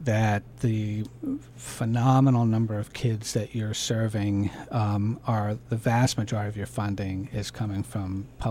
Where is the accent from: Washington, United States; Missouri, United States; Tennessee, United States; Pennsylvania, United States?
Pennsylvania, United States; Lower Macungie Township; I grew up in Lower Macungie Township, and I'm afraid to have to admit that we blazed that trail.